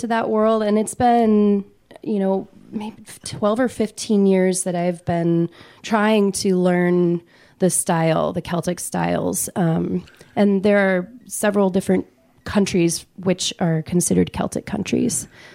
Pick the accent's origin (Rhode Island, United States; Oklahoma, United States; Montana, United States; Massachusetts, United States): Montana, United States; Well, I grew up in Northwest Montana, and I started out playing old-time fiddle.